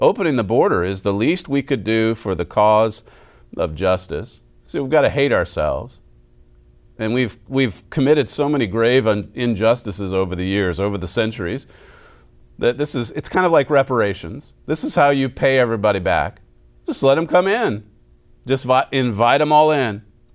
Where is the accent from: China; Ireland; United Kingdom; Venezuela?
Venezuela; now in United States; I'm from Venezuela.